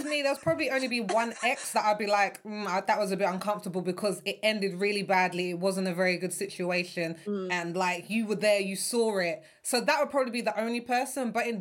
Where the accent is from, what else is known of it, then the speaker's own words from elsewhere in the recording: United Kingdom; Girl, I'm British.